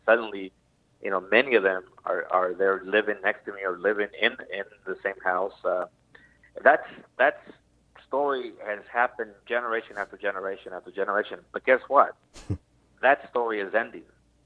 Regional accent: California, United States; also born or lived in San Luis, Durango, Mexico; You know, Larry, as growing up in the San Joaquin Valley, I always remember the employer, the rancher, coming in after the hard working day and talking to my parents

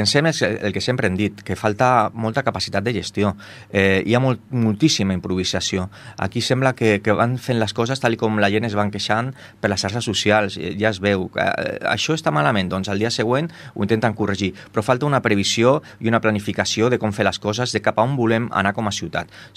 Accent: Ripollet, Catalonia, Spain; jo sóc un veí de Ripollet, tinc 51 anys, sóc de Ripollet de tota la vida

